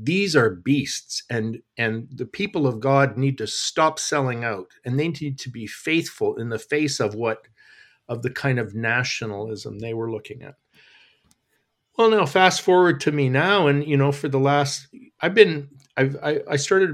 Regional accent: Canada; But as a Canadian, you know, in a little congregation, a parish of, really doesn't have a lot to do with us.

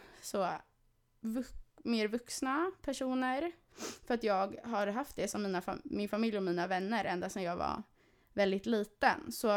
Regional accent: Stockholm, Stockholm County, Sweden; Och jag växte upp på Malmskillnadsgatan i Stockholm vid Hötorget i en lägenhet.

